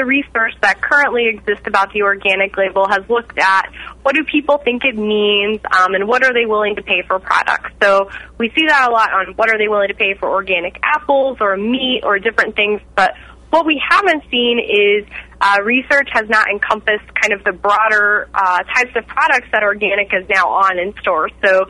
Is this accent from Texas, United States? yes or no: yes; Texas, United States; Sure. I grew up in Texas. I did FFA and 4-H growing up, so I showed pigs.